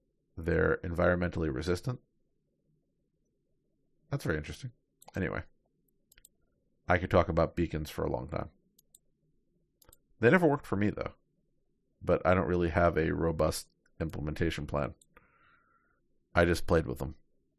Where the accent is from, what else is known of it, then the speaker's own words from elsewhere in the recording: New York City, New York, United States; Yeah, so apparently Waze beacons have arrived in my hometown of New York City.